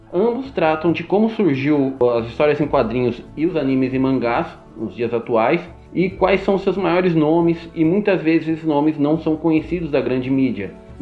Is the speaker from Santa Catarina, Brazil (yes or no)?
no; Santa Isabel, São Paulo, Brazil; Sou de Santo Isabel, São Paulo. Tenho 33 anos atualmente.